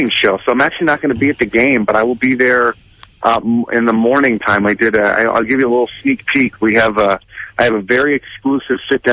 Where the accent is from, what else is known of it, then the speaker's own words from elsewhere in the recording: Albany, New York, United States; I'm from New York, Albany area.